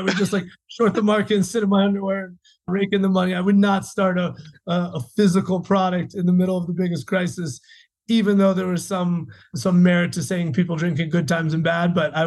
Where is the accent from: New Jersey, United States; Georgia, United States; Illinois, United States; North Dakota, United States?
Illinois, United States; Chicago; now in Los Angeles, United States; As you said, you know, I'm from Chicago and it was a different time.